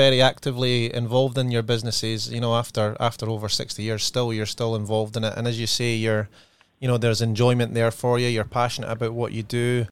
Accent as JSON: {"language": "English", "region": "Scotland", "country": "United Kingdom", "lives_now": "Perth, Australia", "said": "I'm obviously from Scotland, John. I've been living in the country now for 17 years. And when I first moved to Perth, Western Australia"}